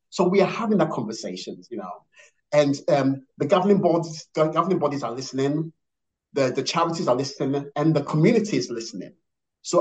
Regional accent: Ghana; I'm originally from Ghana

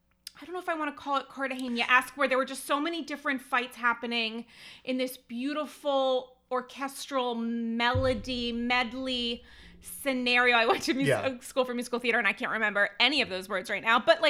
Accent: Rhode Island, United States; I'm from Rhode Island.

